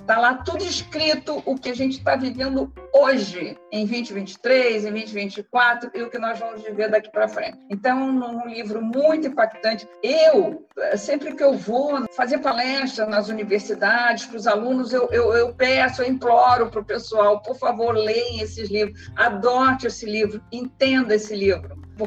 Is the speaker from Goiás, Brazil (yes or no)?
no; Vitória, Espírito Santo, Brazil; nesse calor da minha ilha, Vitória, Espírito Santo, eu sou capixaba da Gema